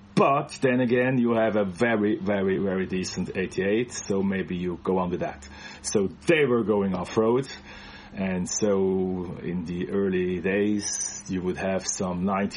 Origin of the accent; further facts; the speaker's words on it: Switzerland; because that's where I grew up in Switzerland.